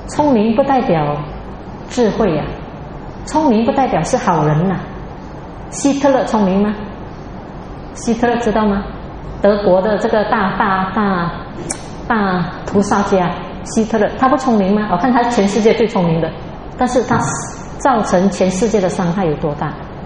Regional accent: China; 这个家我们中国人很注重

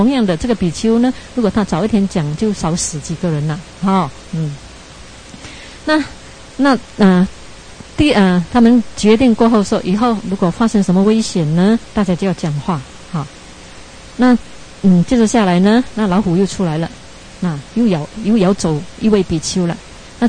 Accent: China; 我们中国人呢、啊，跟西方人呢、啊，最犯上的一个毛病就是精进力太强

